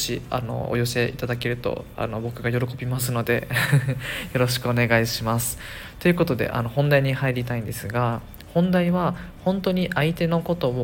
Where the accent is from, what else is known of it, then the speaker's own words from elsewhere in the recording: Okinawa, Japan; ぶっちゃけ僕沖縄出身なので